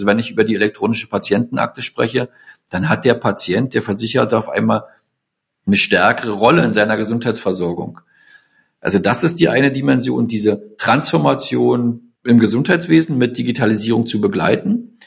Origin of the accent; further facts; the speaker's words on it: Berlin-Brandenburg, Germany; also born or lived in Munich; Ich komme privat hier aus dem Raum Berlin-Brandenburg und habe dann einfach mit meiner Partnerin zusammen gesagt, nach circa 10 Jahren in München